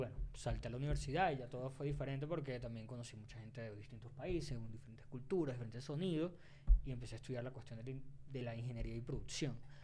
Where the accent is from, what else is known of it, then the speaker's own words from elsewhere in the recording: Valencia, Carabobo, Venezuela; yo vengo de Valencia, Venezuela. Muy raro porque todo el mundo dice que no, de Caracas. Bueno, venga, soy de Valencia, representando.